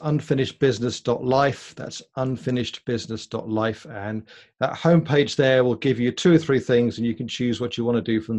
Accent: United Kingdom; I'm a British guy.

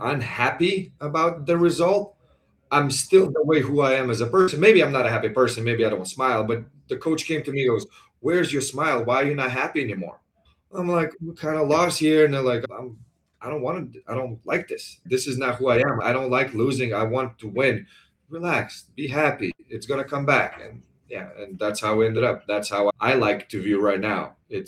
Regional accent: Lithuania; English is a second language; I played in Spain, I played in Lithuania, I grew up in Lithuania.

